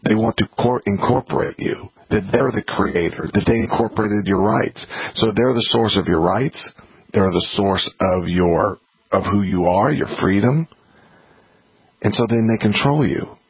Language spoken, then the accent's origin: English; United States; My parents were born here. I think I'm an American.